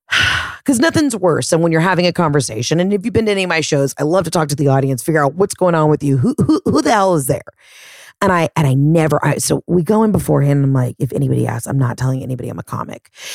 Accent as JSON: {"language": "English", "town": "Atlanta", "region": "Georgia", "country": "United States", "said": "yo, I'm a comic from Atlanta."}